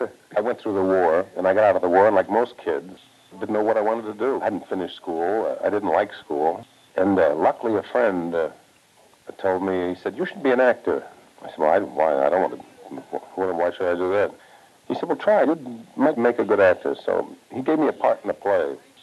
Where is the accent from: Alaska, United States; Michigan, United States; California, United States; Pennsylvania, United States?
California, United States; born there; because I was born in California, and the pace in California is like 10 times as slow as when you hit New York.